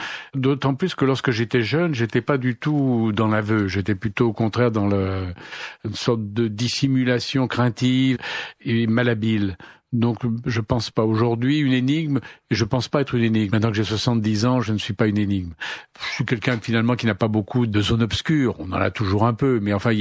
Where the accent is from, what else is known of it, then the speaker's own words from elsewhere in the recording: Lyon, Auvergne-Rhône-Alpes, France; quand j'étais enfant à Lyon